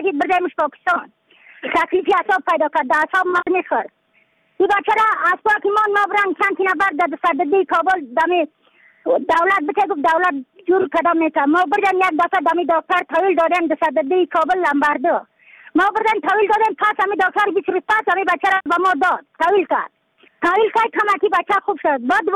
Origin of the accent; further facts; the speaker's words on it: Badakhshan, Afghanistan; از بدخشان هستم، مرکز بدخشان ولسوالی اکل پایان.